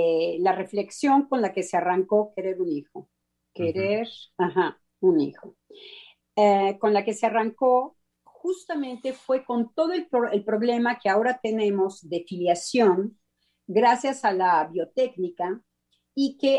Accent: Mexico; esto es la parte reflexiva de los franceses que a mí me hacen verdaderamente babear como mexicana

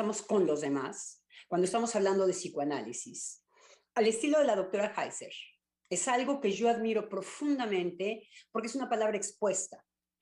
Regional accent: Mexico; y mucho menos como mexicana, y en la realidad de mi país, que conozco porque lo llevo en los huesos

